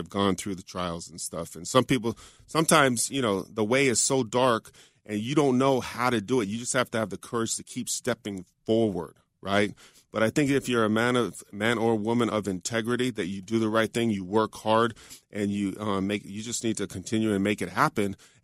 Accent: Hawaii, United States; now in Sunnyvale, United States; I was from Hawaii. I knew pineapples. I didn't know anything about it.

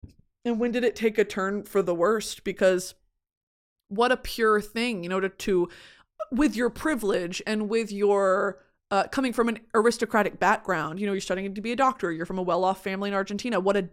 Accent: United States; born there; I am thankful I was born in America

